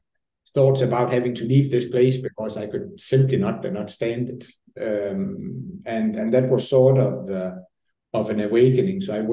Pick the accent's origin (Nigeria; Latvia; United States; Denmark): Denmark; moved away as an adult; So I'm originally from Denmark, born and raised, turning 48 this week, just to tell you how old I am as well. I left Denmark when I was 20, 23 to enter the family business.